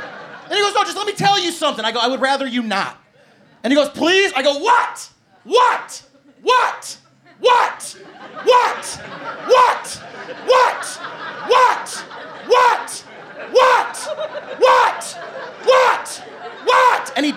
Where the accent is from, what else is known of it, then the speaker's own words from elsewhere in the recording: Midwest, United States; Which growing up in the Midwest in the 90s, scary.